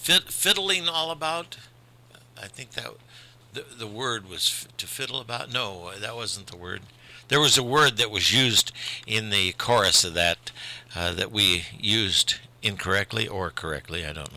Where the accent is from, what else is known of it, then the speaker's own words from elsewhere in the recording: Indianapolis, Indiana, United States; born there; I was born in Indianapolis.